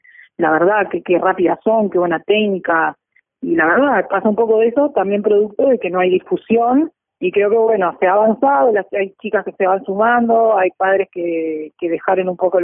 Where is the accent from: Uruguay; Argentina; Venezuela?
Uruguay; Pan de Azúcar, Maldonado; also born or lived in Montevideo; Nací acá en Montevideo, pero me crié en el interior, me crié en Pan de Azúcar. Mis padres todavía viven allá, pero mi familia materna vive ahí. Y bueno, viviendo ahí, obviamente, me crié con una cancha de fútbol enfrente